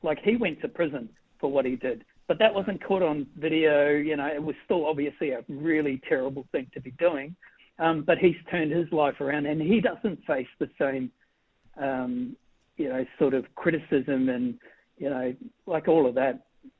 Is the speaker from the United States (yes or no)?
no; New Zealand; Being a Kiwi, I watch anything New Zealand very closely.